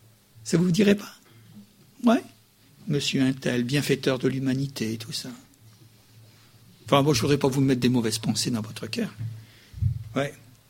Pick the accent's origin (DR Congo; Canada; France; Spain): France; Notre identification unitaire, c'est que nous sommes français.